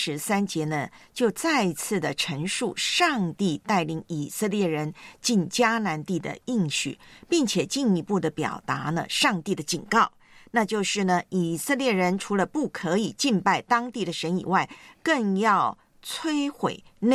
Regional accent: Taiwan; 以前呢在我的老家台湾呢就发生了两单呢偶像的事情

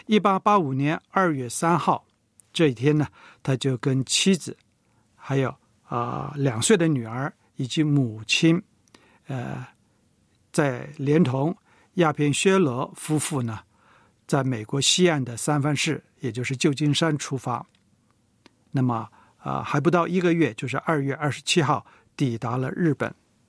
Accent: Seoul, South Korea; 汉城市首尔市的真洞我个人很熟悉，因为我是在那一区长大，读小学的时候呢每天都是要经过那里去读书。

